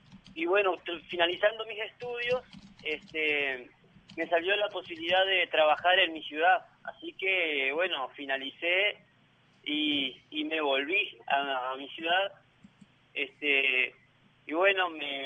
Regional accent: San Salvador, El Salvador; born there; Bueno, yo nací en San Salvador.

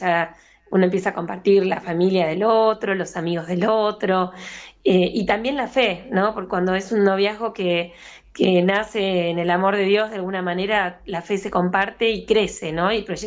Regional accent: Buenos Aires, Argentina; Los dos somos de Buenos Aires

